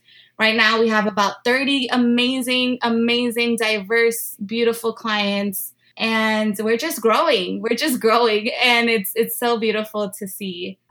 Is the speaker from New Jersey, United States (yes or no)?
yes; Jersey City, New Jersey, United States; I am born and raised in Jersey City, New Jersey. And from my research, I believe we still are the number one diverse city in the country.